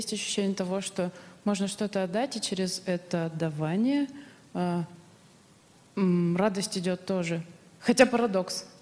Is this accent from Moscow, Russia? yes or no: no; Stavropol, Stavropol Krai, Russia; я из Ставрополя.